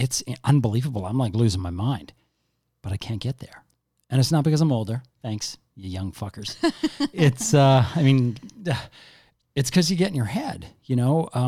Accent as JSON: {"language": "English", "country": "Canada", "said": "We're Canadian. We've always been Canadian. We go to the States to visit, but we've never, you know, like lived down there or anything like that."}